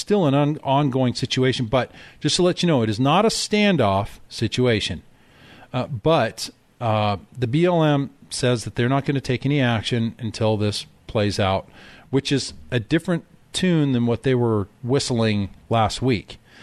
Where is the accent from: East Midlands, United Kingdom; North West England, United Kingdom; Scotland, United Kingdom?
Scotland, United Kingdom; I'm Scottish. I speak English.